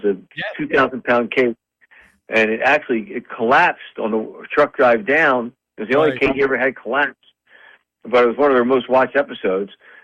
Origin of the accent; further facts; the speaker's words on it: North Wildwood, New Jersey, United States; Yeah, we're from North Wildwood.